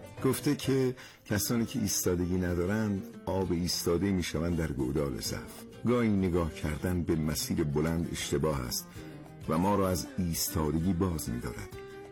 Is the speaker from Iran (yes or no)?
yes; Khorasan, Iran; برای من افتخاره که اهل خراسانم.